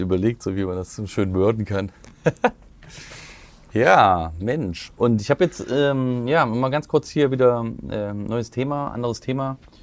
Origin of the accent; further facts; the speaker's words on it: Thuringia, Germany; Aber ich kenne das auch hier von Thüringen, von meiner Ecke, wo ich herstamme.